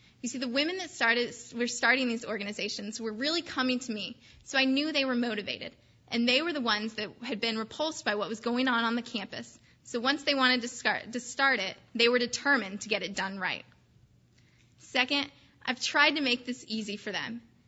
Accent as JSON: {"language": "English", "region": "Indiana", "country": "United States", "said": "since I'm from Indiana, I was really excited that we finally got one started at Indiana University this semester."}